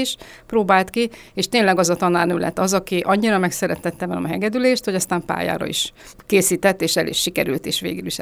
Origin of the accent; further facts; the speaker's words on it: Salgótarján, Nógrád, Hungary; born there; moved away; Én Salgótarjánban születtem